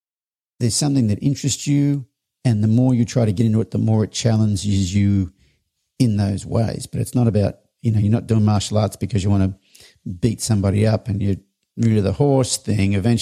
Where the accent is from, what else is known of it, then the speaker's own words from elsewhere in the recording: Australia; I'm an Aussie.